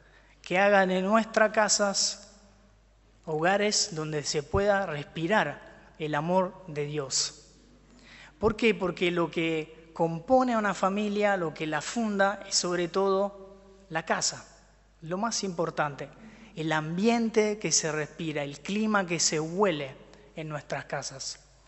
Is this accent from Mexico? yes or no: no; Italy; Spanish is a second language; como soy italiano